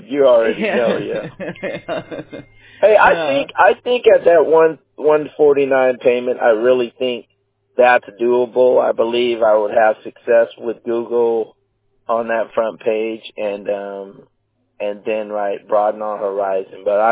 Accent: San Diego, California, United States; right, because I grew up in San Diego. Okay. My dad retired in it.

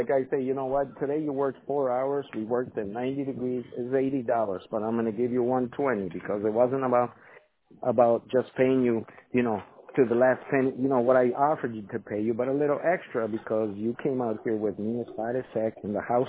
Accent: Ecuador; now in United States; I grew up over there. I grew up in Ecuador.

